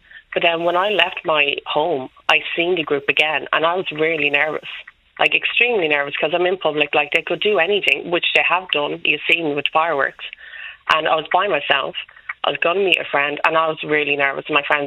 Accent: Dublin, Leinster, Ireland; I literally grew up in the flats in Ringsend. My whole entire family is from Ringsend. Like, I've lived here my whole entire life.

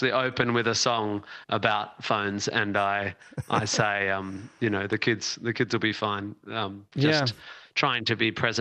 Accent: Sydney, New South Wales, Australia; my hometown of Sydney

